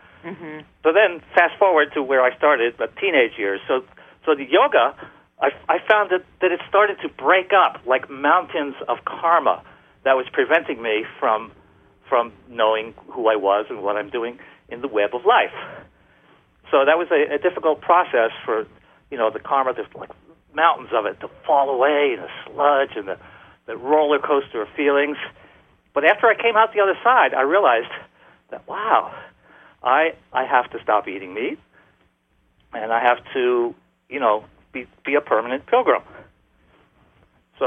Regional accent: New Jersey, United States; But in my town, I was raised in South Jersey, we had one yoga teacher, not even a studio.

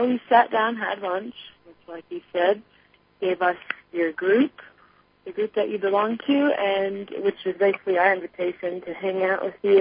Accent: Florida, United States; we're actually from Florida and wanted to go on this cross-country road trip with no exact itinerary

